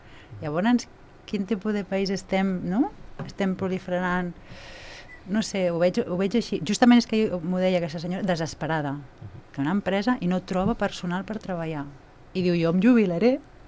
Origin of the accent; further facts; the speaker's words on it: Sabadell, Catalonia, Spain; Jo personalment, de petita vivia a Sabadell, en una barriada molt humil, a Caputxaner, i hi havia moltes ètnies gitanes.